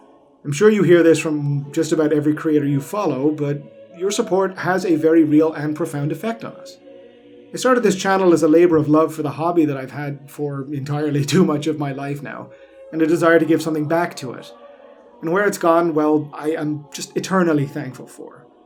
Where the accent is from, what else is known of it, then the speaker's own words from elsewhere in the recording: Ireland; I come from Ireland, which is not a place usually renowned for large buildings.